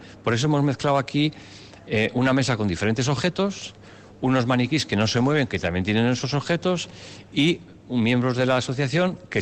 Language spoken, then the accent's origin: Spanish; Vitoria, Basque Country, Spain; Nosotros somos de Vitoria